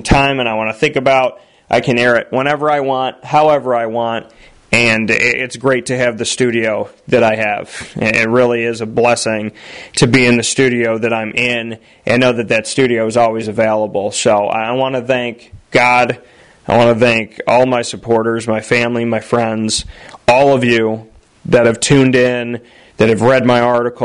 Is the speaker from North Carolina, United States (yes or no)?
no; Syracuse, New York, United States; Just thinking about myself as a little kid growing up in Syracuse and then sitting in the front row filming this and recording this Jim Boeheim press conference.